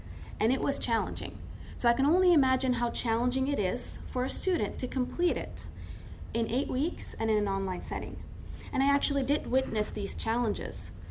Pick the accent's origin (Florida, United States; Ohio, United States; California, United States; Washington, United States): California, United States; Riverside; I come all the way from Riverside, California.